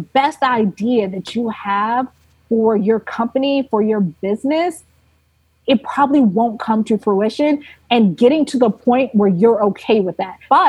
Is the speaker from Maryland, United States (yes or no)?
no; Houston, Texas, United States; moved away as an adult; now in New York, United States; My business is based in New York. I'm originally from Houston, Texas. I have no plans to go back to Houston.